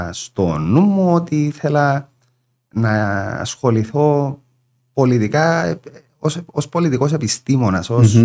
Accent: Larnaca, Larnaca District, Cyprus; also born or lived in Famagusta; Από Λάρνακα και Αμόχωστο.

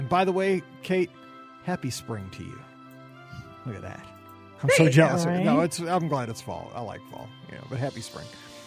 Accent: Missouri, United States; I'm from Missouri, where we don't see it a whole lot. I mean, we're playing football. We have high school sports. You know, Mallory's cheering. We're out in the country for these games.

